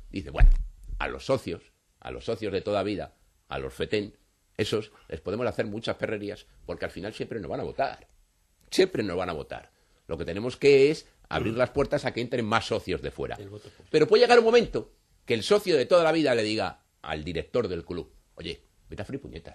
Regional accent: Asturias, Spain; Yo soy asturiano y quiero que se me encaje en la Constitución la singularidad asturiana

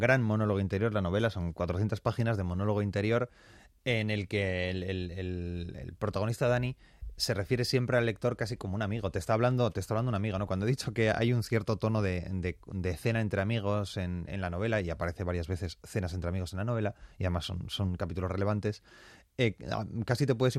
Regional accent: Bilbao, Basque Country, Spain; porque yo soy de Bilbao, no puedo entrar y decir

